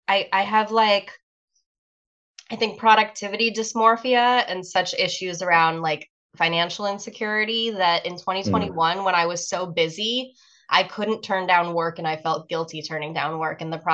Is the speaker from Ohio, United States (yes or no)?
yes; Ohio, United States; I definitely like went through it more growing up in Ohio, like the pollen was way more extreme